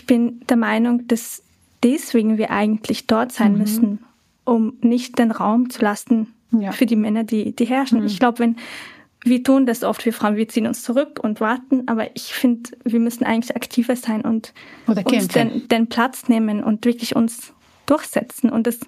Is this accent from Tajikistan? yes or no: no; Syria; now in Vienna, Austria; wie schön das war für mich als Syrerin, die jetzt aus Wien gekommen ist.